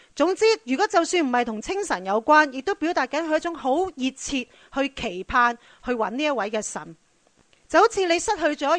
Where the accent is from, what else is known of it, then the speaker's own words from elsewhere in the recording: China; 同埋我哋都係中国人啦，我哋又唔係特别高啦